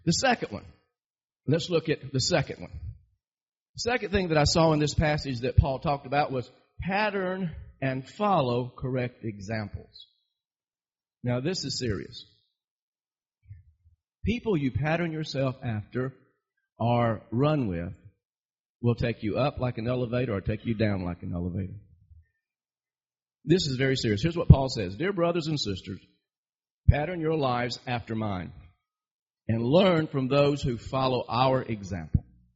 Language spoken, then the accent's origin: English; Miami, Florida, United States; born there; And I was born in Miami, so I had a link there.